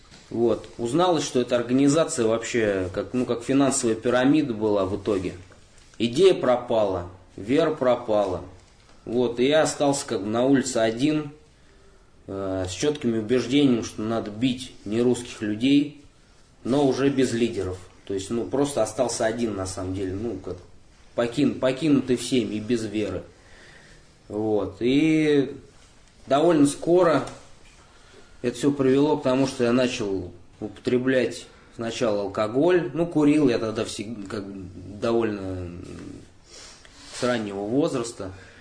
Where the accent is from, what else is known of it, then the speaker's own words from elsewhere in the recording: Moscow, Russia; Да, я из Москвы.